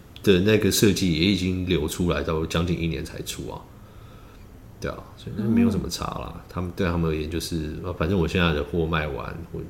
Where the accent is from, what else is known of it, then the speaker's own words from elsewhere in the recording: Taiwan; now in United States; 比如说我在台湾长大，然后后来去美国，然后。在那边比如说成长嘛，20年然后工作什么什么